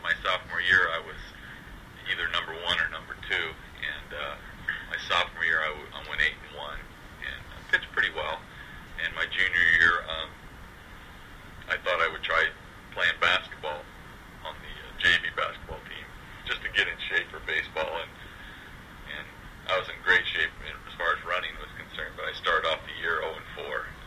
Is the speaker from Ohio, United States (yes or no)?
no; Long Beach, California, United States; I was born and raised in North Long Beach, and the house I lived in is still, we still own the property, and there's a mobile home park on there now.